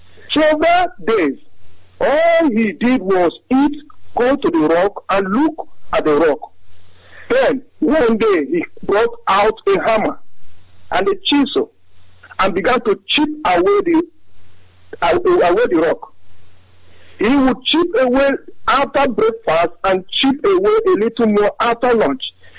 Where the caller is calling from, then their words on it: Frankfurt, Hesse, Germany; Okay, good evening once again from Frankfurt, Germany. I'm calling from Germany.